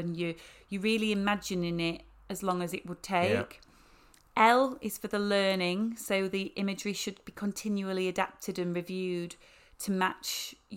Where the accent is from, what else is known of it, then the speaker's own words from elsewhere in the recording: Yorkshire and the Humber, United Kingdom; I mean, I'm from Yorkshire.